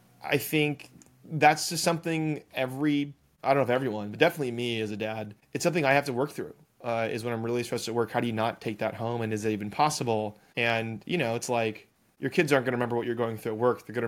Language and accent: English; Riyadh, Riyadh Province, Saudi Arabia; also born or lived in United States; I'm from Nebraska, but the plot twist is I grew up in Saudi Arabia. I was in Riyadh for 16 years.